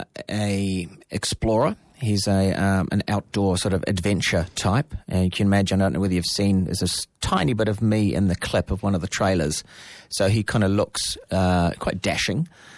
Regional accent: New Zealand; As a Kiwi, I felt she was, you know, she wasn't quite getting it.

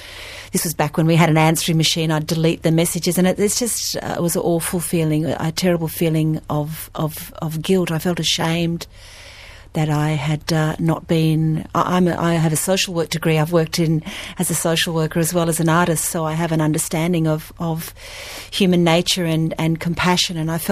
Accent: Mount Isa, Queensland, Australia; I come from Mount Isa in northwest Queensland, and I went back to Mount Isa to care for my mum in her last few years

